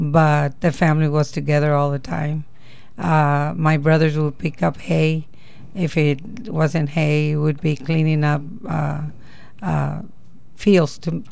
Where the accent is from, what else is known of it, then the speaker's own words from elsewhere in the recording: Alabama, United States; but I'm so grateful that I was raised here in Alabama.